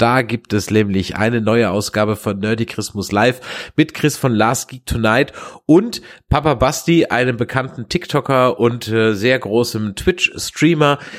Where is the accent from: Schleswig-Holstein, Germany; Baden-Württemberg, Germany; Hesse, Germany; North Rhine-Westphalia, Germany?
Baden-Württemberg, Germany; Mannheim; Ahoi, sagt man ja in Mannheim, wo ich herkomme.